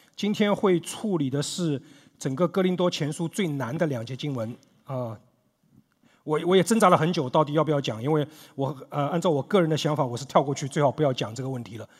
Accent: Sweden; 但是我们不能否认，像我这种来自于瑞典北欧的，女权非常强势的

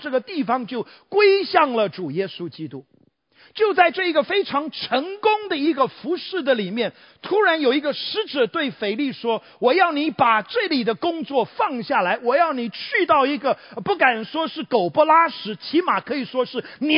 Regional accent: Taiwan; accent: Taiwanese; 我相信大部分人的听我的口音大概都知道我的口音有浓厚的台湾腔。我是在台湾土生土长的 Made in Taiwan MIT。

